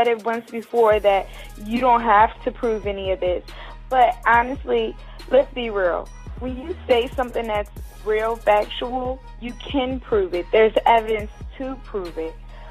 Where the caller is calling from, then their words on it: Philadelphia, Pennsylvania, United States; I'm coming from the Philadelphia area.